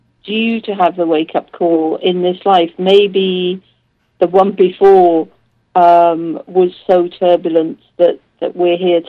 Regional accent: Cardiff, Wales, United Kingdom; born there; now in Surrey, United Kingdom; I'm Welsh. I was born in Cardiff.

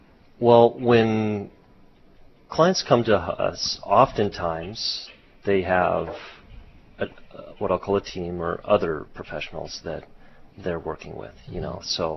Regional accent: Hawaii, United States; also born or lived in Montana; Yeah, so I'm actually originally from Hawaii.

